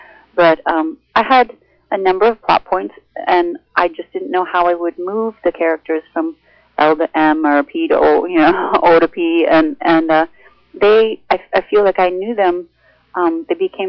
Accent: Minnesota, United States; born there; also born or lived in New Orleans, United States; I was born in Minnesota, but I didn't live there, I think, much past my third month of life.

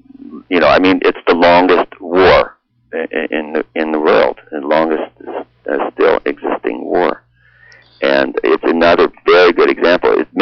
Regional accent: United States; now in Canada; I remember I'm American, and then I now am a citizen in Canada

